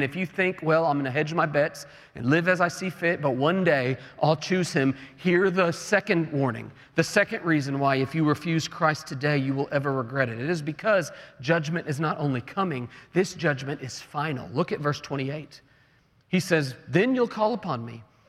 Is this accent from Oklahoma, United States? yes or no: yes; Oklahoma, United States; Y'all know I'm from Oklahoma. And growing up in Oklahoma, I had to take shelter from countless tornadoes.